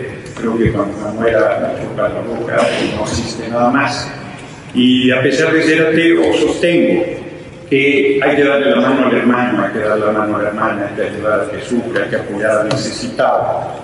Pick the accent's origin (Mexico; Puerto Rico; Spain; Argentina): Mexico; Vengo de México, un país mayoritariamente católico. Yo soy parte de una minoría, soy ateo.